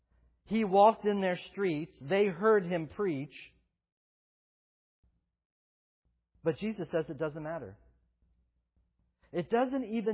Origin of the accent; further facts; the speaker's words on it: the South, United States; Of course I grew up in the South.